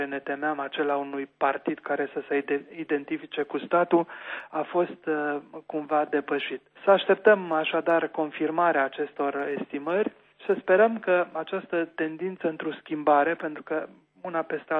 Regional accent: Timișoara, Timiș County, Romania; Ca timișorean, evident, sunt ușor frustrat că despre Timișoara aproape că nu se vorbește

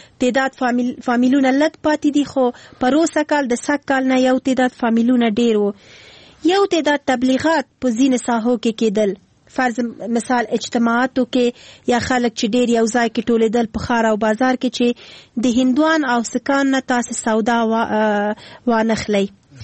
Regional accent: Afghanistan; البته مونږ هم افغانان یو او خپل ټول افغانان سره مینه لرو.

